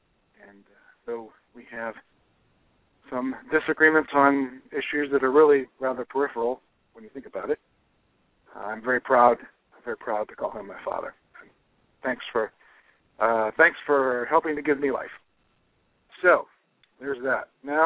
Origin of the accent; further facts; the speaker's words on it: United States; born there; I am a Native American in the sense that I was born in America.